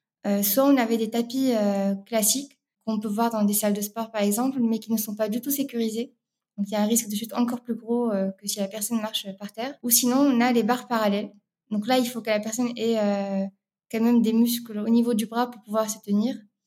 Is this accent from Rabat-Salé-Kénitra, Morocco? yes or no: yes; Rabat, Rabat-Salé-Kénitra, Morocco; moved away as an adult; now in France; je vais remonter un peu plus loin, donc je suis née à Rabat au Maroc, où j'ai grandi jusqu'à mes classes préparatoires. Je suis arrivée en France en 2011